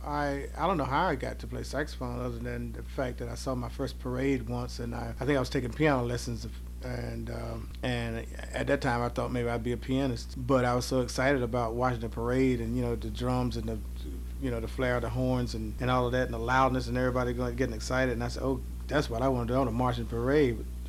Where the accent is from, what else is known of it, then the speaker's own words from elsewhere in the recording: Kinston, North Carolina, United States; Kinston, North Carolina. A little small city, about as big as a studio here on the East Coast.